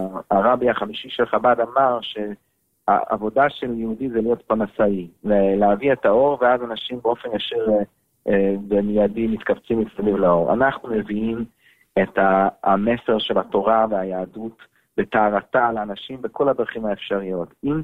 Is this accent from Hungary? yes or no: yes; Hungary; Hebrew is a second language; בערך עד גיל 11-12, אז עד 1990, שאז היה נפילת שלטון הקומוניסטי, אז הגיע להונגריה